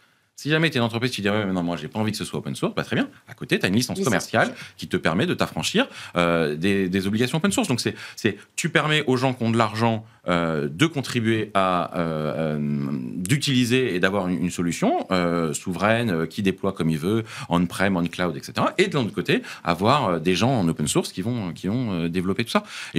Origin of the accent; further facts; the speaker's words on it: France; J'ai pas besoin d'aller dire que je suis français.